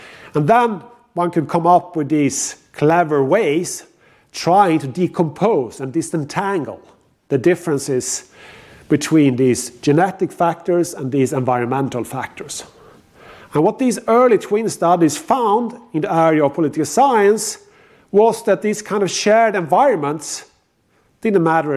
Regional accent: Sweden; not only because I'm from Sweden

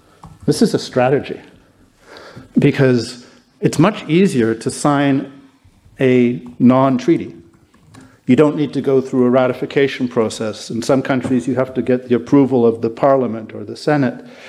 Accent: Canada; I'm a Canadian, so when I say that I love Americans, it means I love some of the things they do.

